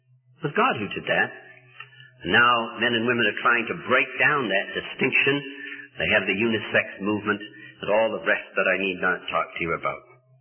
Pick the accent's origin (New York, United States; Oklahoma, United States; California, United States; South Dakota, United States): California, United States; I come from California, and the situation there is absolutely desperate.